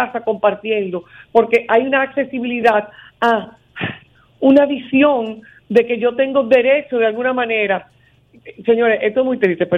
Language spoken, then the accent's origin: Spanish; Gurabo, Santiago, Dominican Republic; acuérdense que yo soy de Santiago, o sea, de Gurabo